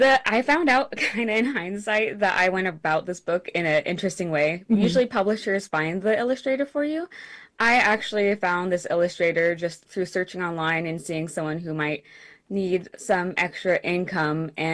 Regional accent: United States; So my book tells a story of that experience growing up on the Klamath River

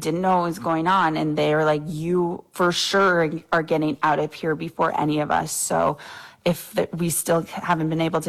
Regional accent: Canada; Why is it that me, as a Canadian citizen with a Canadian passport who offered to pay for her flight home, why am I in here for 2 weeks?

